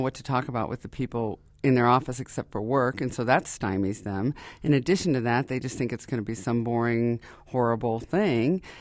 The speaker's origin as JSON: {"language": "English", "town": "Buffalo", "region": "New York", "country": "United States", "tie": "born or raised there", "said": "but I grew up in Buffalo, New York. That's also where I went to school, the University of Buffalo."}